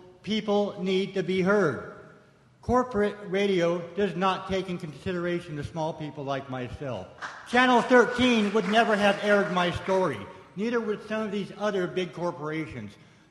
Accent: Colfax, Washington, United States; I'm from Colfax, Washington. I am proud to be a disc jockey at KRFP Radio in Moscow.

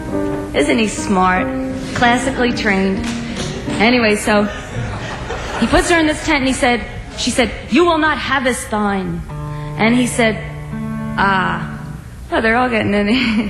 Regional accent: New Jersey, United States; I'm from New Jersey. No matter what I say, I'm still from Jersey.

